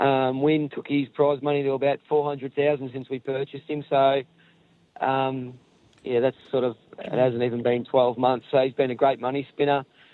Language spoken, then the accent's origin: English; Cranbourne, Victoria, Australia; I wanted to try and win my hometown cup, the Cranbourne Cup, with him.